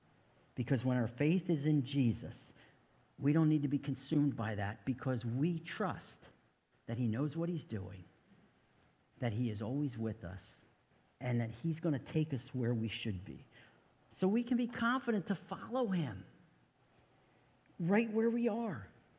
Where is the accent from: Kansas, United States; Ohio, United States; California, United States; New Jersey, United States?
New Jersey, United States; New Jersey at a church I had known about that my sister and brother-in-law helped plant that's in my hometown